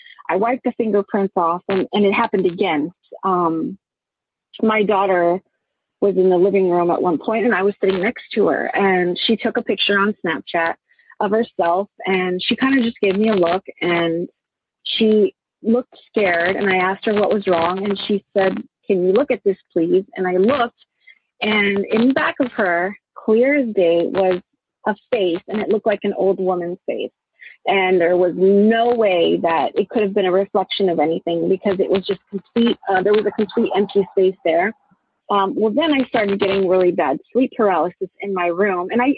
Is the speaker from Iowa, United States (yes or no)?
no; Texas, United States; Hi. I am from Texas.